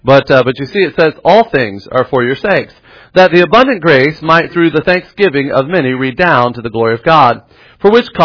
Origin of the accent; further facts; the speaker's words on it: Florida, United States; And I'm from Florida. You're allowed to have guns.